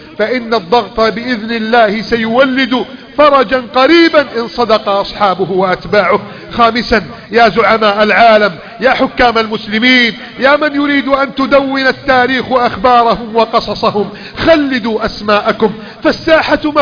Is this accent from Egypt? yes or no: yes; Egypt; اللهم احفظ بلدنا مصر